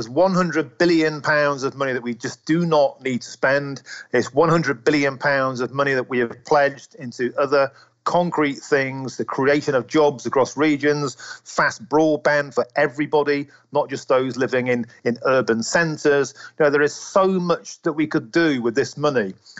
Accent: London, United Kingdom; when I lived in London after the 7/7 bombings and there were police on the streets with machine guns, I'd never felt safer as a Londoner.

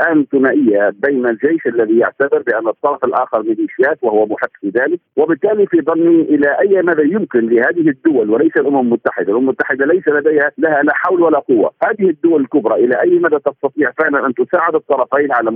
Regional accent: Libya; نعول عنه عليه نحن كليبيين على الأقل

